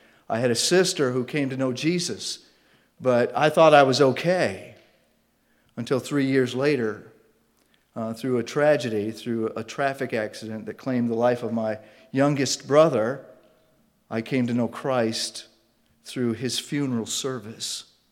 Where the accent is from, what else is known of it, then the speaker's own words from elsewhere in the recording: Maine, United States; And we're both originally from Maine, my wife